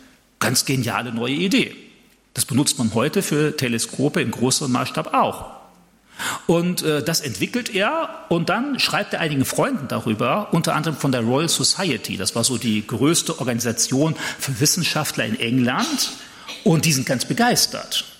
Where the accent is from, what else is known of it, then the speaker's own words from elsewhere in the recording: Germany; Und jetzt bin ich als Deutscher natürlich voreingenommen